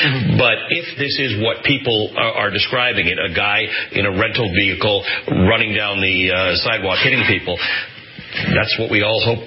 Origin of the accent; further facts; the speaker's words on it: Toronto, Ontario, Canada; I'm from Toronto. Yes. I grew up in Toronto.